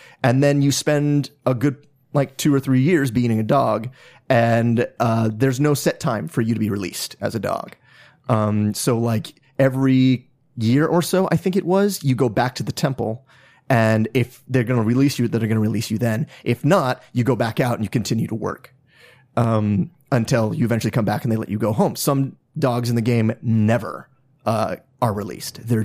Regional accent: Oregon, United States; We are from Oregon.

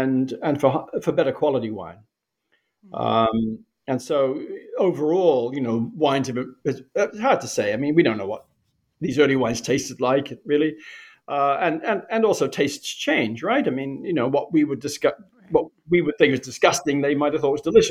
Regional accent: New Zealand; I grew up in New Zealand.

